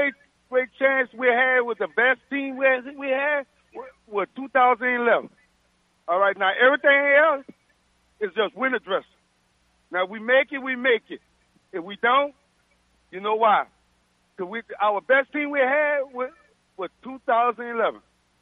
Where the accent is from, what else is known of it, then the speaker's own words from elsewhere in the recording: New Orleans, Louisiana, United States; I'm from the Ninth Ward.